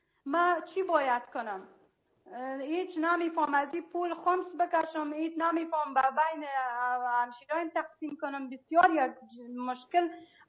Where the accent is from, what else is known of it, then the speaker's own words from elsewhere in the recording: Afghanistan; now in Germany; من از افغانستان بر آمدم آلمان آمدم.